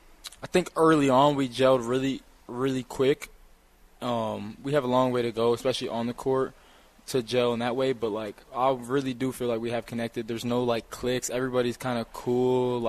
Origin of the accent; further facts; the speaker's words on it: Atlanta, Georgia, United States; I'm from Atlanta, though.